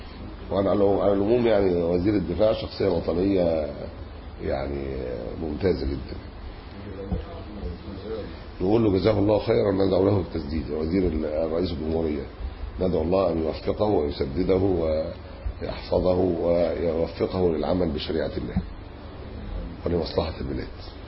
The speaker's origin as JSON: {"language": "Arabic", "country": "Egypt", "said": "لكن إحنا عندنا في مصر ما هيش عادة، بحيث أنها تبقى أنا لما بروح مطروح لازم أعيب قوي"}